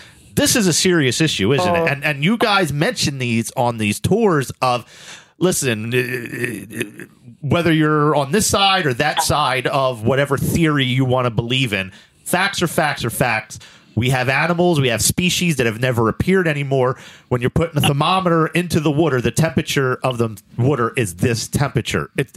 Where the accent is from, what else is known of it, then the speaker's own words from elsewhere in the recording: Philadelphia, Pennsylvania, United States; Well, you know me, Don. I'm from Philly.